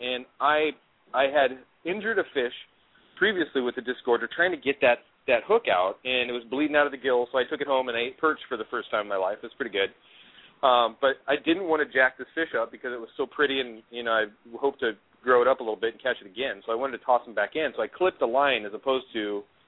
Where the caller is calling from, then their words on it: Washington, United States; I'm calling from Washington State, and I'm the guy that's been emailing you about river fishing and such.